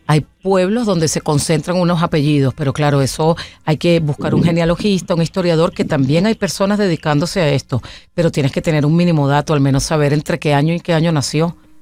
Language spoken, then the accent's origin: Spanish; Venezuela; moved away as an adult; now in Spain; Yo soy venezolana, llevo 30 años en España